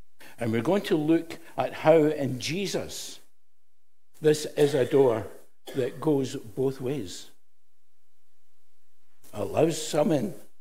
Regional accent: Scotland, United Kingdom; as only a Scot can actually do, to say to you. And one of the things that we do in Scotland is we first foot.

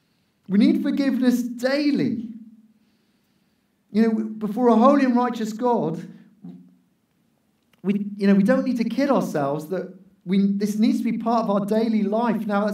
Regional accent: Wales, United Kingdom; As a Welshman, I know a lot about

